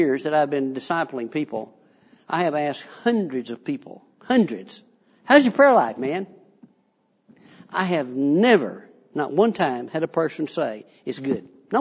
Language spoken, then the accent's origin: English; Texas, United States; I was raised up in the Panhandle of Texas, and the deepest water we ever saw was in an irrigation ditch.